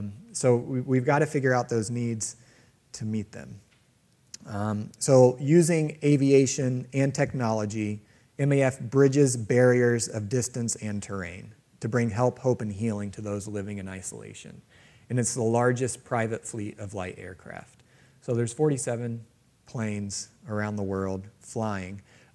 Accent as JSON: {"language": "English", "town": "Ohio City", "region": "Ohio", "country": "United States", "tie": "born or raised there", "said": "I actually had an Ohio City address growing up, but it was 1232 Harrison Center Road."}